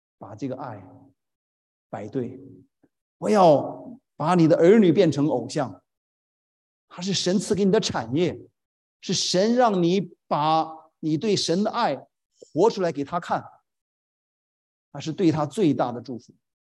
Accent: China; 把所有的钱都花在他身上，我们中国人都是这样做的。

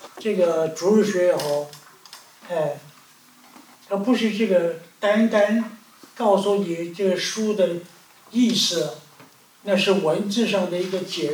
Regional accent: China; 我们中国人要把这个师加在每一个工作上的了

